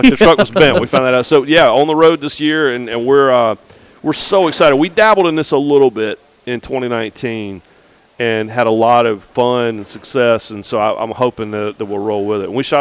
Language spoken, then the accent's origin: English; the Carolinas, United States; I grew up in the Carolinas.